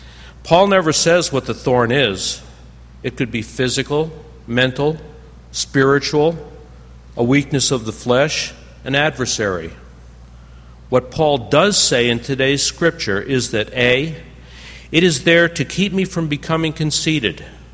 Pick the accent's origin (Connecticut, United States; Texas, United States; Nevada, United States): Connecticut, United States; When I was a kid growing up in Connecticut, I would walk down to the beach at the end of my street